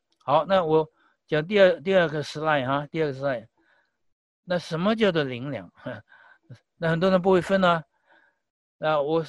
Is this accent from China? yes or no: no; Taiwan; 即便我在台湾长大也是这样的，普遍营养不够呀。